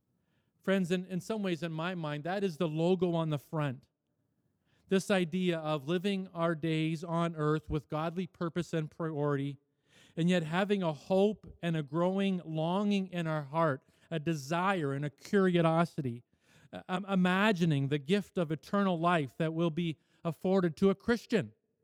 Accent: Canada; born there; I was born in Canada, and thus upon registration of my birth, I became a Canadian citizen.

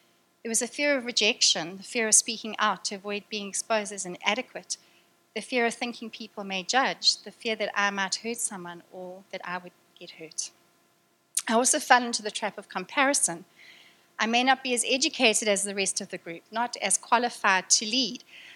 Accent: Durban, KwaZulu-Natal, South Africa; moved away; even here in the furthest place on earth from my hometown, Durban.

